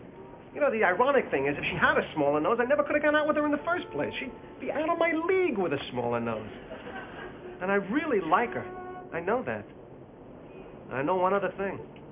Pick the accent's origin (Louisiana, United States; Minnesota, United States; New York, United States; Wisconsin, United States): New York, United States; Of course, I'm from Long Island, so...